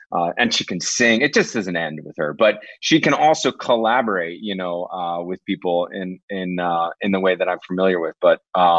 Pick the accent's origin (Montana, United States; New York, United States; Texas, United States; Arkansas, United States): Texas, United States; Dallas; Well, this was in Dallas.